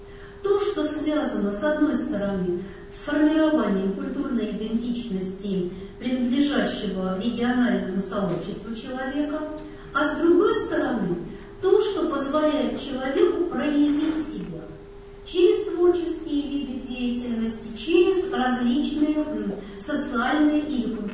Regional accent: Ural, Russia; Я такой, я уралец.

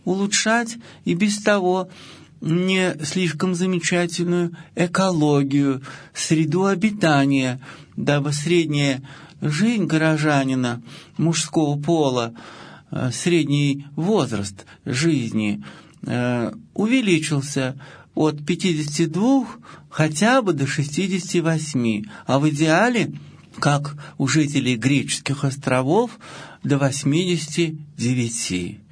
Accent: Ural, Russia; Чем же мы, уральцы, хуже?

